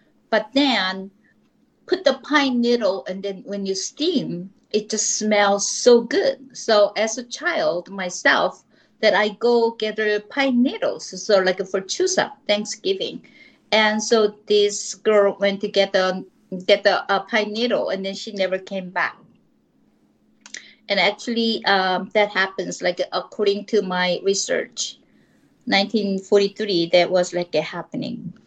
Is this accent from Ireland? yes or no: no; South Korea; first language Korean; English is a second language; now in United States; I grew up in Korea, and then I came to United States, and I thought, oh my God, how am I going to become a writer? Because I left Korea, I'm not going to write in Korean.